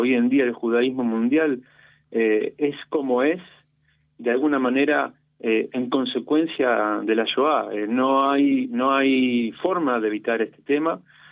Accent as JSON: {"language": "Spanish", "region": "Aragon", "country": "Spain", "said": "yo también vengo de Aragón"}